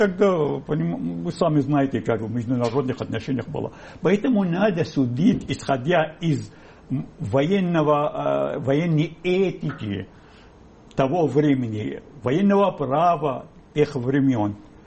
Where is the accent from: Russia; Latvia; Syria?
Syria; Я родом из Сирии.